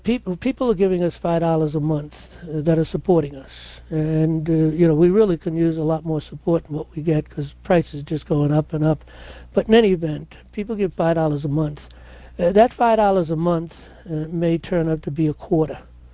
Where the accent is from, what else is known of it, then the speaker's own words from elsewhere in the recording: New York, United States; if you go to the Bronx, I was born and raised in the Bronx